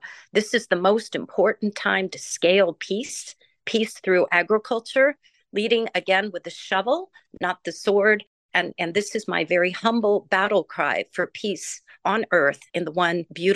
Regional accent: California, United States; it was a defining moment for me as a Californian

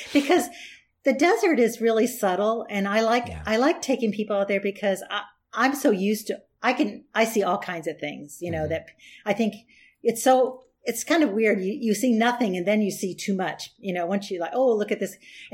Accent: Avoca, Pennsylvania, United States; went to first grade in Avoca, and that was our kind of our base for, so Pennsylvania was sort of my home state, and that's why I went to Penn State.

